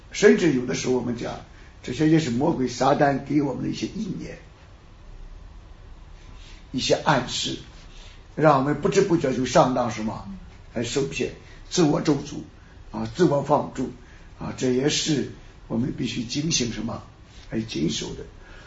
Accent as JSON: {"language": "Chinese", "country": "China", "said": "常常我们中国人讲内忧什么外患啊"}